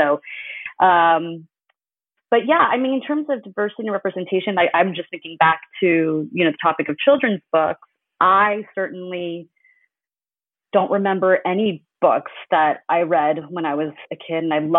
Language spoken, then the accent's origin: English; United States; Yeah, so I'm Chinese-American, and I grew up, I was born in the U.S. and I grew up in the U.S., and my parents are immigrants to this country.